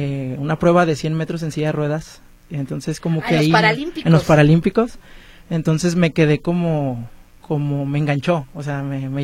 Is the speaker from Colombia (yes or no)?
no; Guadalajara, Jalisco, Mexico; Sí, yo soy de aquí de Guadalajara, de ahí de por la colonia Miravalle.